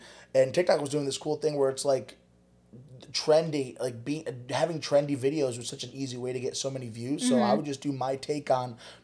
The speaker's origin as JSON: {"language": "English", "town": "Shelton", "region": "Connecticut", "country": "United States", "tie": "born or raised there", "said": "because I grew up in Shelton, which was very not liberal, I guess."}